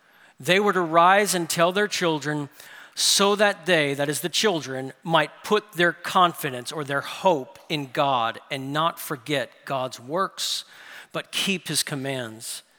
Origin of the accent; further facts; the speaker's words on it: New Orleans, Louisiana, United States; I grew up in New Orleans